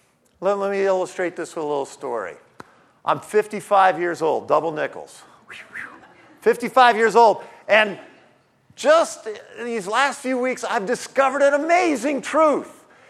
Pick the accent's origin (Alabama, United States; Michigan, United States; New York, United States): New York, United States; I'm from New York. They're from Ohio.